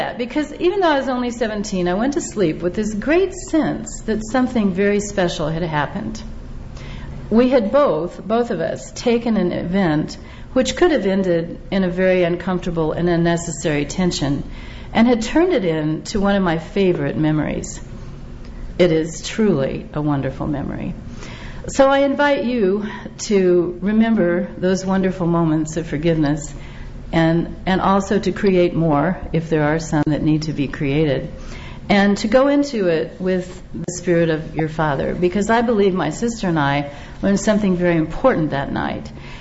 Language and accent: English; Kansas, United States; But it comes from my growing up in Kansas and enjoying Oklahoma as well.